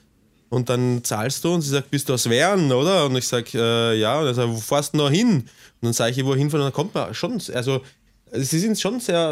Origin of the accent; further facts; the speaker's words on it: Vienna, Austria; accent: Viennese; Das war ein Österreicher, ich bin Österreicher.